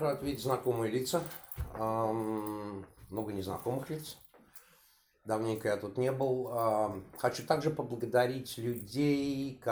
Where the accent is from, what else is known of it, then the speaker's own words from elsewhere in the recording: Saint Petersburg, Russia; moved away; Я родился и вырос в Балтийских болотах, как писал Иосиф Александрович Бродский. Я питерский сам, тогда это назывался Ленинград. Я улетел с бескрайних просторов нашей родины в 1979 году